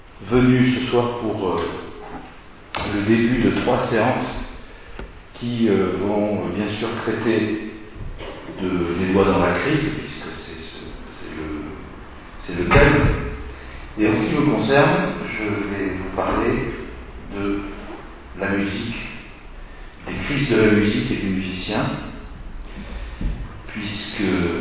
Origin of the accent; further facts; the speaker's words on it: Gascony, France; je viens de Gascogne, et on sait très bien que la Gascogne, c'est pas vraiment la France. Puisqu'on y parle l'occitan et non pas le patois.